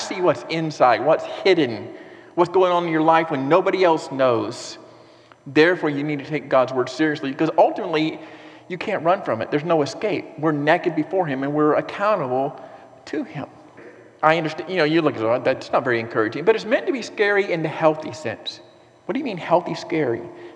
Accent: Florida, United States; And we're from Florida. We're from, it's flat here, Roosevelt Bridge is the biggest thing we've ever been on

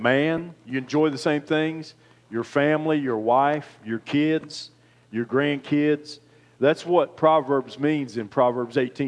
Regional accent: West Virginia, United States; You know, I'm from West Virginia, so that looked great to me.

